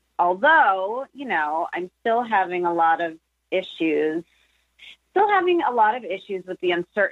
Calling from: Los Angeles, California, United States; California, Los Angeles.

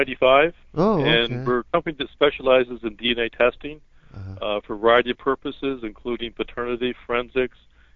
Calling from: Cincinnati, Ohio, United States; I'm calling from Cincinnati, Ohio.

